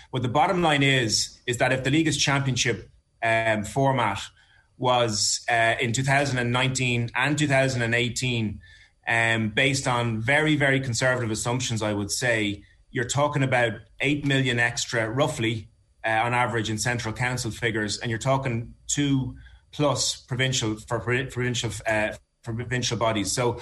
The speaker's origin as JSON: {"language": "English", "region": "Leinster", "country": "Ireland", "said": "I'm from Meath"}